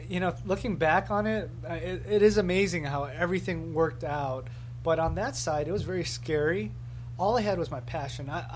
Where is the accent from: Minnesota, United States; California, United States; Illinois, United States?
Illinois, United States; Chicago; I am born and raised in Chicago. I grew up in the suburbs outside in the northwest, Skokie and Glenview, grew up in that area. I spent most of my life in Illinois.